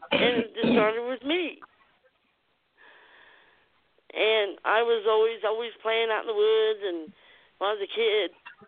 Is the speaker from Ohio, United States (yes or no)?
yes; Georgetown, Ohio, United States; born there; now in Kentucky, United States; I was born in Georgetown, Ohio, and yes, I moved to Kentucky.